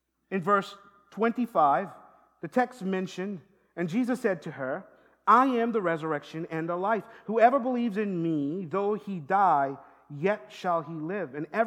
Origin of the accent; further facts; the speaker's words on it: St. Lucia; I grew up in St. Lucia, and my grandmother, I was raised by my grandparents